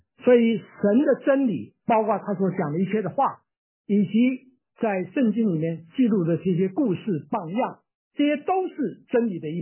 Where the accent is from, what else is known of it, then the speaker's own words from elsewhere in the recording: Taiwan; 我还记得我当兵的时候，我从台湾来